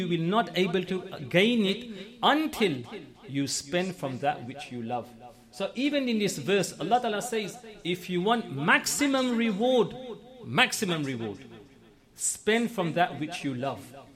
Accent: Forest Gate, London, United Kingdom; Gigi, I know I'm from Forest Gate, but just support me.

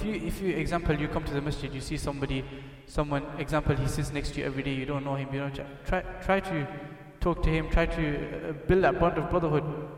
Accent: Bradford, Yorkshire and the Humber, United Kingdom; You know, I'm from Bradford, so, you know, I'm sure you all know Bradford.

